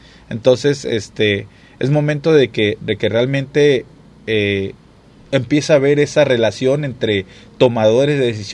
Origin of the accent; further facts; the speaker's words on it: Acapulco, Guerrero, Mexico; mi tierra o Acapulco, donde cometimos errores